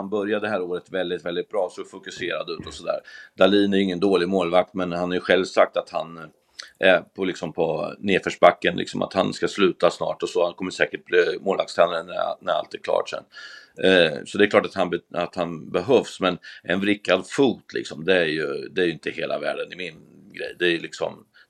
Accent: Örebro, Örebro County, Sweden; trots att jag är från Örebro, så måste jag ändå säga att jag gillar dem.

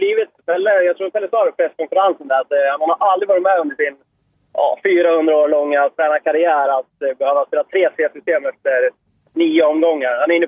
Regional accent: Eskilstuna, Södermanland, Sweden; Jag är ju från Eskilstuna

